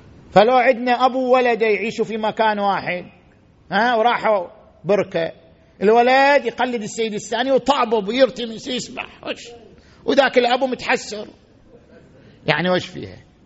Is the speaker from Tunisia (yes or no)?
no; Qatif, Eastern Province, Saudi Arabia; أنا من أهل القطيف وعندي وكالة عن الفقراء الموجودين في البحرين، فأنا أقبض عنهم وأنا داخل القطيف